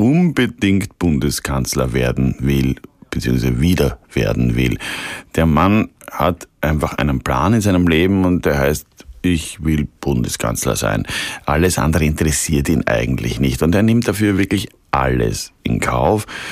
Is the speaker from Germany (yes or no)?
no; Austria; mein Heimatland hat ja eine lange Geschichte. Wir waren einmal eine große Monarchie, wie Sie vielleicht wissen, die K&K, die Donaumonarchie.